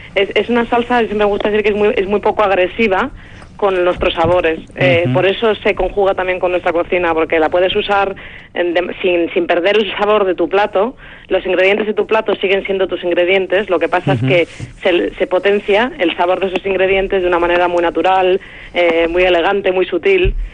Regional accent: Madrid, Community of Madrid, Spain; now in Barcelona, Spain; Sí, pero lo digo, soy madrileña. Madrileña. Y de madre vasca.

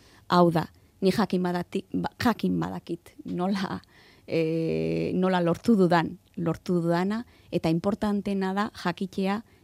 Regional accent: Basque Country, Spain; Basque is a second language; Ni euskalduna naiz, baino ez dut inoiz euskaraz ikasi.

